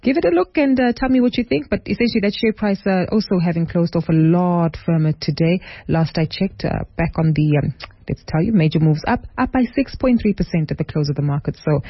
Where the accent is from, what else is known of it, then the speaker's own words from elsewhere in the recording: South Africa; And I'm keen to understand, as a South African who might say, well, I see Distell, they're in talks with Heineken